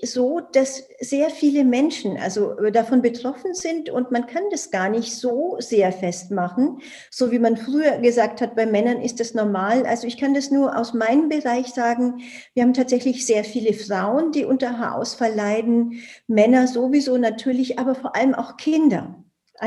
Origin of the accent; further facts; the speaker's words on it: India; German is a second language; now in Germany; Ich komme ja ursprünglich aus Indien